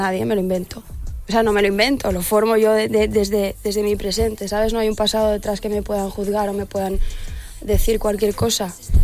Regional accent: Spain; also born or lived in Barcelona; Pero no, soy de aquí de España.

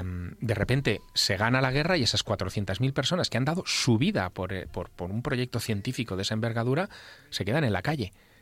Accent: Teruel, Aragon, Spain; Yo vivía entonces en Teruel. Claro, Teruel es una ciudad, es mi ciudad natal, una ciudad muy pequeña, de 30.000 habitantes, donde un niño inquieto puede, en fin, puede moverse por todas partes

